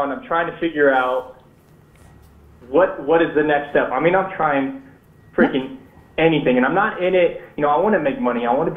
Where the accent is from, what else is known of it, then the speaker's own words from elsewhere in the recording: California, United States; I'm from Southern California. I'm out here in Mojave.